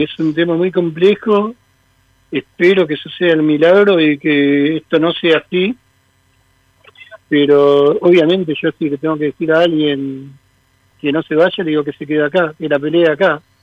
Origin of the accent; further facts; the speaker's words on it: Muna, Yucatán, Mexico; Yo soy un hombre de Muna